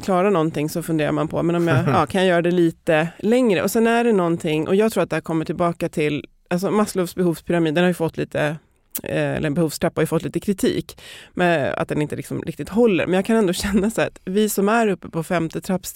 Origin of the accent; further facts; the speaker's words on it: Järfälla, Stockholm County, Sweden; jag är uppväxt i Jakan, så att det är ännu längre ut.